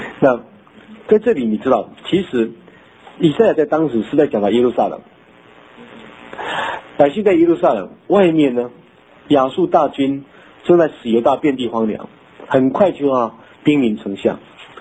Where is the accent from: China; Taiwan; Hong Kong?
Taiwan; 我们台湾人讲他个拍一样